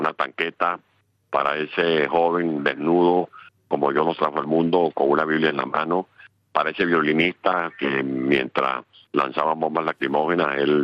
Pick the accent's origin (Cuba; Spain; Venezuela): Venezuela; moved away; hay, como yo, millones de venezolanos padeciendo el destierro, cuando sabemos que en mi país hay millones de venezolanos